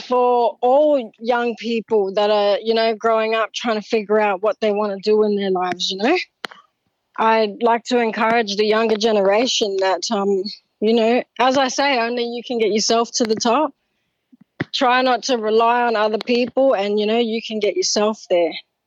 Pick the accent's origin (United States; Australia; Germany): Australia; Darwin, Northern Territory; now in Sydney, Australia; growing up in Darwin has taught me a lot on, you know, basically living in Sydney